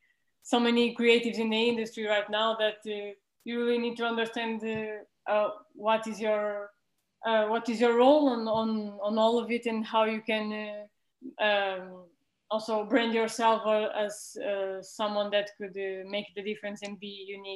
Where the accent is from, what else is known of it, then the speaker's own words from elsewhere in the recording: Azores, Portugal; English is a second language; I'm actually in Portugal. I'm from a small island. I'm from St. Michael, which is located in the Azores, in the Atlantic Ocean